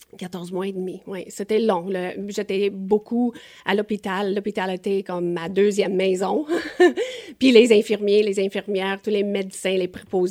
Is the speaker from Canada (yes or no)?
yes; Toronto, Ontario, Canada; born there; Donc, je suis née à Toronto